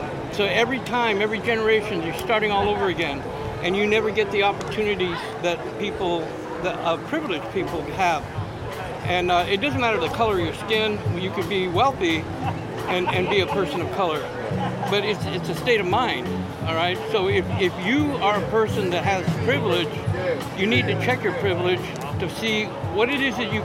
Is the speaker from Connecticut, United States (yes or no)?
no; San Jose, California, United States; San Jose, California. That's where I'm living.